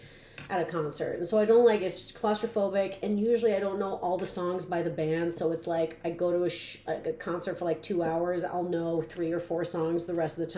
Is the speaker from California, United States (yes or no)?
yes; California, United States; My home state, baby.